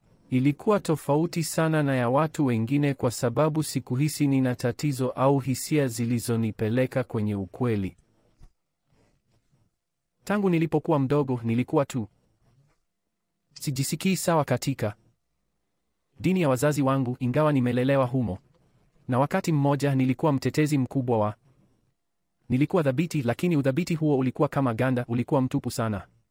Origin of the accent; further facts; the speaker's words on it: Toronto, Ontario, Canada; Nilizaliwa Toronto, nimelelewa hapa, lakini familia yangu ina asili ya Kihindi. Sehemu kubwa ya maisha yangu ilihusu mchanganyiko wa utamaduni wa Kanada na ule wa Kihindi nyumbani.